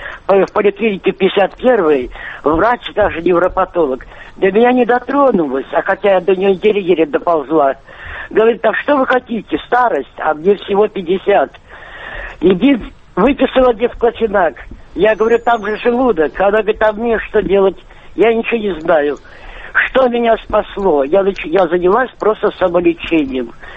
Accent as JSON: {"language": "Russian", "region": "Moscow", "country": "Russia", "said": "Я вообще сама москвичка, но сейчас нахожусь в Тульской области."}